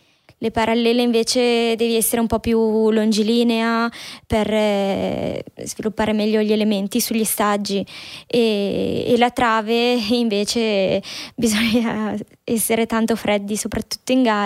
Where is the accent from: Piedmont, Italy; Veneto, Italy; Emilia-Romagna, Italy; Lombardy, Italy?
Lombardy, Italy; also born or lived in Orzinuovi; Io sono nata a Orzinuovi, in provincia di Brescia, il 10 novembre del 1990. Ho vissuto in provincia di Cremona da quando ero piccola.